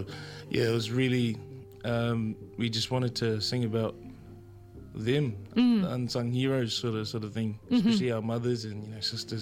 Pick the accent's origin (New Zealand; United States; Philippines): New Zealand; Auckland; No, we're from South Auckland, so they're used to all the heavy parties that go on in the weekends.